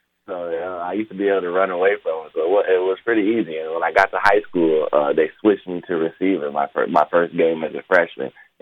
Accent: Minnesota, United States; now in Florida, United States; I played hockey and soccer were my first two sports when I was growing up in Minnesota. And I loved hockey and soccer. I still love watching hockey and soccer. But when I moved to Florida

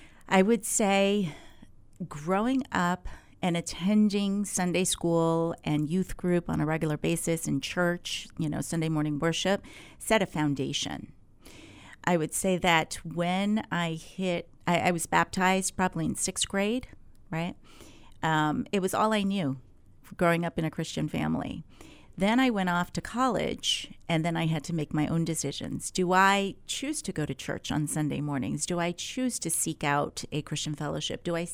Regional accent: Fishkill, New York, United States; I grew up in a little town called Fishkill, New York. It's just north of Manhattan and south of Albany. So born and raised in Fishkill, New York.

